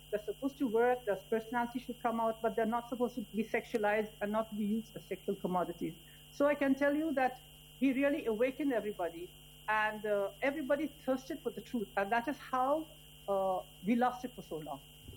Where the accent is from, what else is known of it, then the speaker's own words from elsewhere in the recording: India; English is a second language; moved away as an adult; now in Iran; I was born and brought up in India, and I was about 22 years old or 21 years old when I came to Iran.